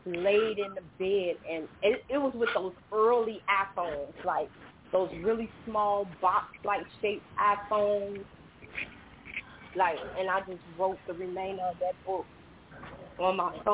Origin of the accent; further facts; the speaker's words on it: Chicago, Illinois, United States; Yeah, I'm from Chicago, born and raised. Probably hear a little Southern tang in my voice.